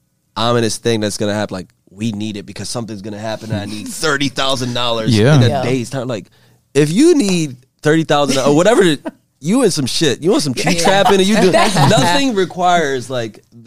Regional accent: Philadelphia, Pennsylvania, United States; also born or lived in Ethiopia; And I grew up in Southwest Philly, so gutter the whole way. Poor.

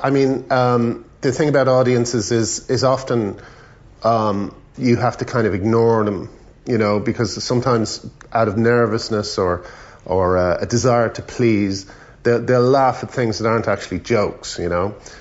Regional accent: Ireland; growing up in Ireland.

